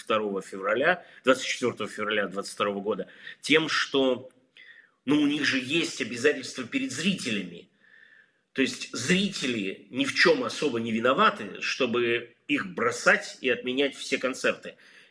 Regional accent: Belarus; also born or lived in Russia / Israel; Я в какой-то момент провел какой-то промежуток жизни в России, а вообще-то я из Белоруссии, я там из Израиля, давным-давно гражданин Израиля.

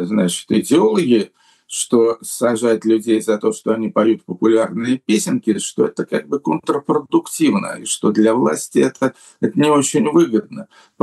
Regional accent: Russia; born there; moved away; Назвать ее Россией мачехой я не могу, поскольку все-таки я там родился, действительно родился.

